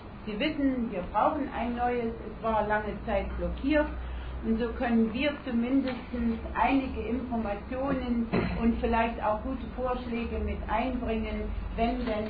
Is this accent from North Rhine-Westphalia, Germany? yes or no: no; Leipzig, Saxony, Germany; Ich komme aus Leipzig, der ehemaligen DDR